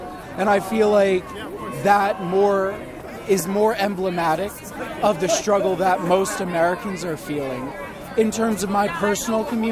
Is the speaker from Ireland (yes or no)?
yes; Ireland; I started getting interested in Palestine because I'm Irish and we have a colonial history too.